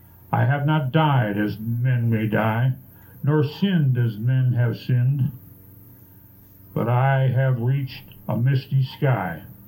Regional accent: Michigan City, Indiana, United States; I'm from Michigan City, Indiana

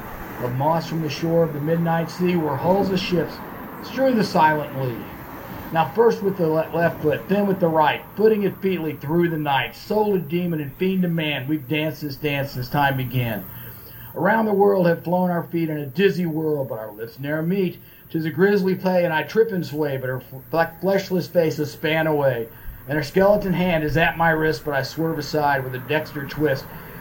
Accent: Houston, Texas, United States; By the way … from Houston. This is one of my favorites. I'm an old oil field guy

